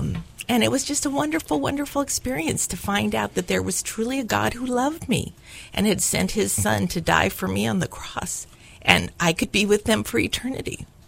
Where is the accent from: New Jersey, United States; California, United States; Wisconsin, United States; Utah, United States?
California, United States; Los Altos; I grew up in the Bay Area in a little town called Los Altos, California.